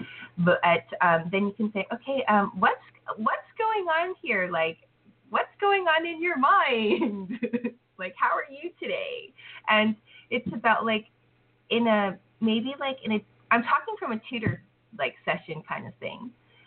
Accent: Canada; I grew up in Canada, but in Asia, for example, in Korea, they get schooled English.

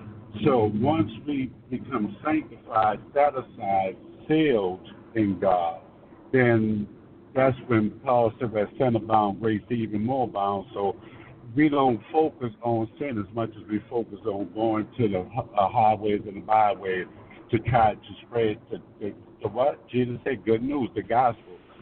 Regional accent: New Orleans, Louisiana, United States; I'm from New Orleans, and I do a little ministering.

